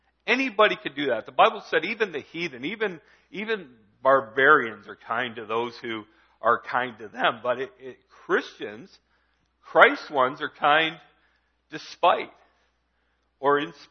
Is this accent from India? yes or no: no; Canada; I'm a Canadian. Yeah, I'm proud. I'm Canadian. I was blessed by God to be born in this country.